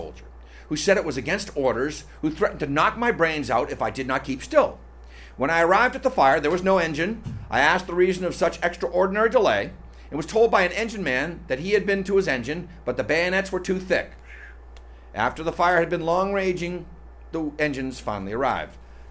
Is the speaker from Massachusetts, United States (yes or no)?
yes; Marshfield, Massachusetts, United States; Then in my hometown, Marshfield, the Marshfield Tea Party, December 19, 1773.